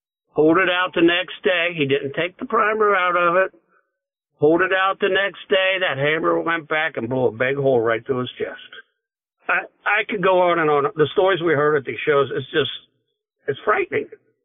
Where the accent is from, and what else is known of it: Hamilton, Ohio, United States; born or raised there